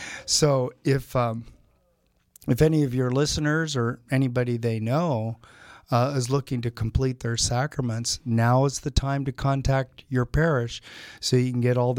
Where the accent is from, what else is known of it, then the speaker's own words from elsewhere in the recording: California, United States; I grew up in the Bay Area where there are no changes